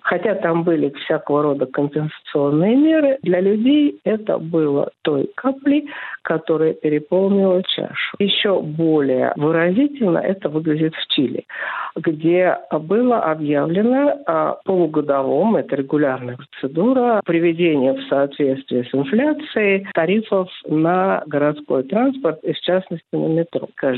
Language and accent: Russian; Moscow, Russia; И когда я сказала, что я из Москвы